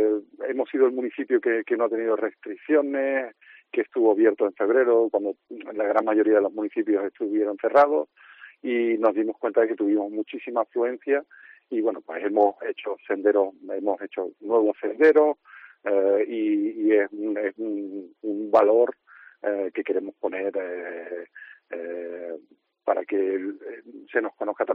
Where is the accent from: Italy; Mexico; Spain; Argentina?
Spain; Benahavís, Andalusia; born there; Yo nací en Benavís hace 46 años.